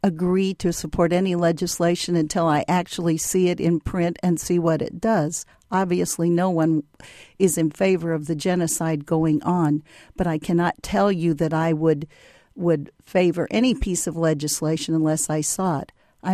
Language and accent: English; Winnemac, Indiana, United States; I grew up in Winnemac, Indiana, and was surrounded by a culture of the Potawatomi Indians, and the town was named after Chief Winnemac.